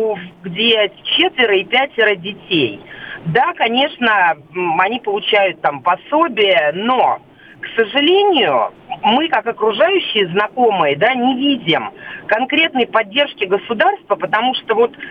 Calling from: Ivanteyevka, Moscow Oblast, Russia; я звоню из Московской области, город Ивантеевка.

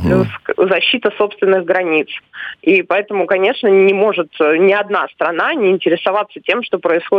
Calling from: Moscow, Russia; Я из Москвы.

